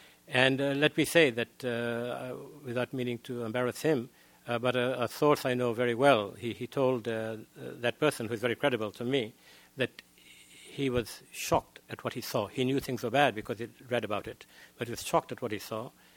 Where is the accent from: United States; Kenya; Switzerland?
Kenya; not because I'm a Kenyan